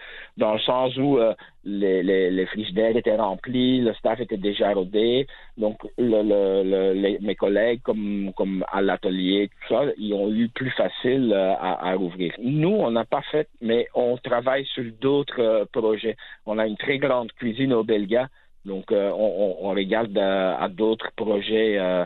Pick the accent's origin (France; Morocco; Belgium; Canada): Belgium; c'est écrit sur mon passeport que je suis belge.